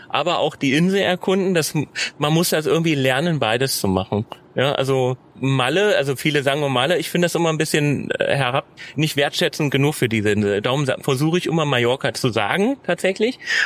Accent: Magdeburg, Saxony-Anhalt, Germany; Ja, aber gut, ich komme ja, wie gesagt, aus Magdeburg und da war es halt, früher in der DDR war es ein Zwangsfach quasi.

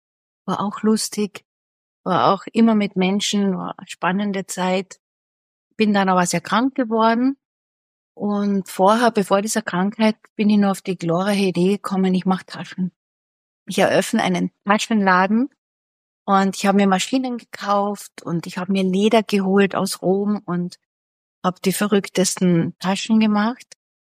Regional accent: Villach, Carinthia, Austria; in Villach, in meiner Heimatstadt, einen kleinen Shop gemietet

